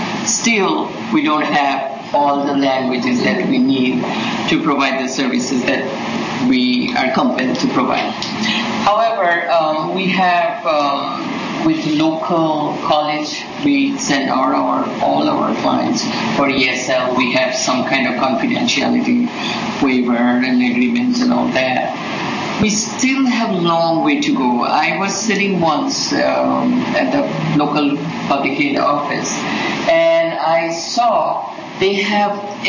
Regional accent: Chicago, Illinois, United States; I'm from Chicago, and I'm from Apnagar.

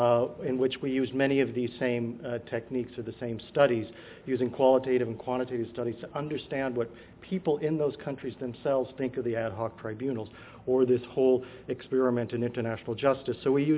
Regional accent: Berkeley, California, United States; I'm from Berkeley and we don't wear suits an awful lot

